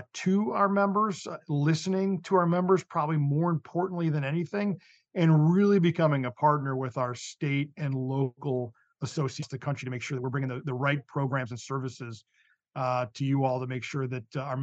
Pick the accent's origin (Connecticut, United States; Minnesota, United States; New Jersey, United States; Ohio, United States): Connecticut, United States; now in Washington, United States; I'm originally from Connecticut, so right next door, and so came to DC a long time ago, back in 1995